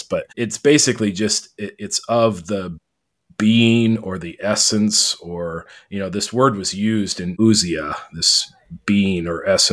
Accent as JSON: {"language": "English", "region": "Washington", "country": "United States", "said": "I'm from Central Washington, or I've been in Central Washington prior to this, and there are lots of wildfires"}